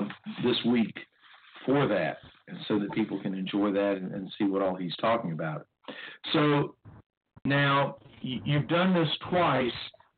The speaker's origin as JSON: {"language": "English", "region": "North Carolina", "country": "United States", "said": "I'm from Burke County, and I've seen the Brown Mountain lights."}